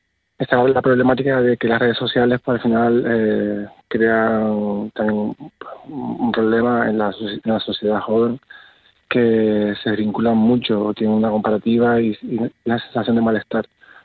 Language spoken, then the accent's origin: Spanish; Canary Islands, Spain; en mi caso, que soy cantautor de La Palma